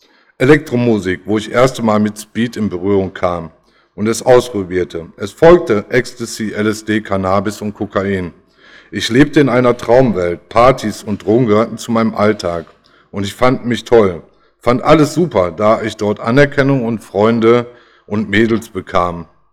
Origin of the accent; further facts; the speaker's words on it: Essen, North Rhine-Westphalia, Germany; born there; Ich wurde 1978 in Essen geboren.